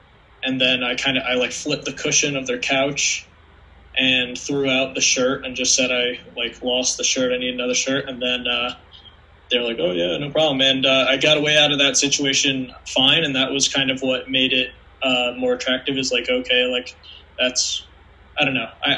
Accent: Connecticut, United States; I grew up in Connecticut, raised in a fairly like a normal childhood, happy family, nothing wrong.

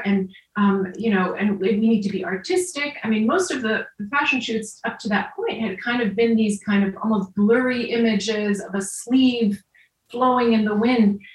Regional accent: United States; I feel very lucky because I was raised in America and went to, the university here.

